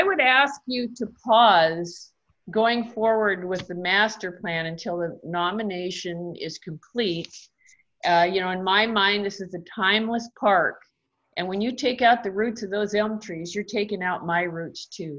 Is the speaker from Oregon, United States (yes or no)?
yes; Portland, Oregon, United States; I was born and raised here in Portland.